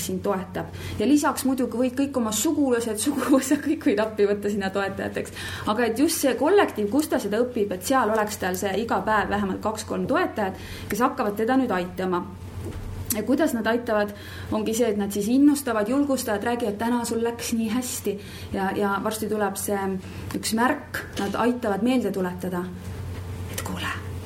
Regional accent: Valga, Valga County, Estonia; mina olen Valgast pärit

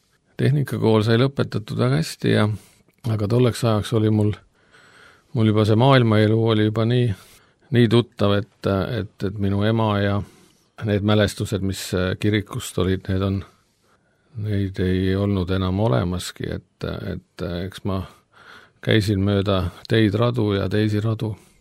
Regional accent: Tallinn, Harju County, Estonia; born there; ja tulen oleviste kogudusest. Ma sündisin Tallinnas, aasta oli siis 63

